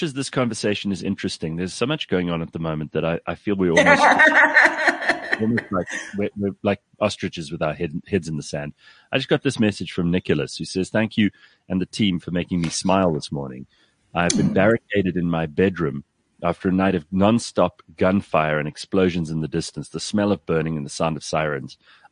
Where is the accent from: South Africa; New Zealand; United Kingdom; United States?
South Africa; Durban, KwaZulu-Natal; but the police are overwhelmed in my hometown. The six SANDF personnel that they sent to Durban North are overwhelmed.